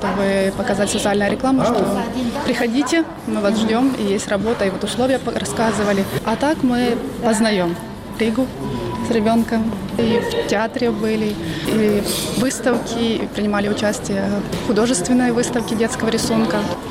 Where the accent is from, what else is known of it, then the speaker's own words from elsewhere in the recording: Zhytomyr Oblast, Ukraine; moved away as an adult; now in Riga, Latvia; Мы попали из Житомирской области.